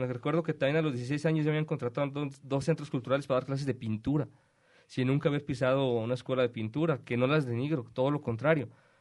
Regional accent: Guadalajara, Jalisco, Mexico; Soy de aquí de Guadalajara

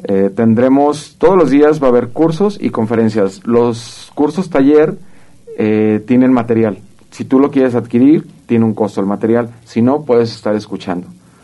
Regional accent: San Antonio Juanacaxtle, Jalisco, Mexico; nosotros crecimos en otra época sin tanta tecnología, yo crecí en un rancho en San Antonio Juanacaxtle, municipio de Juanacatlán, aquí cerca de Guadalajara

